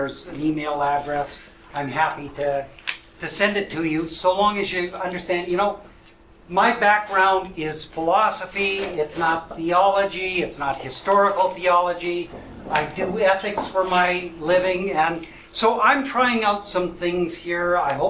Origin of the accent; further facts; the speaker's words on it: Winnipeg, Manitoba, Canada; I'm from Winnipeg.